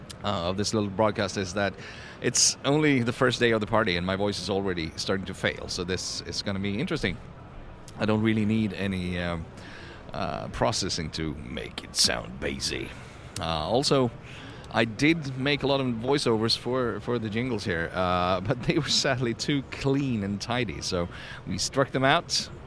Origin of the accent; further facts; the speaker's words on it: Sweden; And no, I'm not from South Brooklyn. I'm from Sweden, so that's not a problem.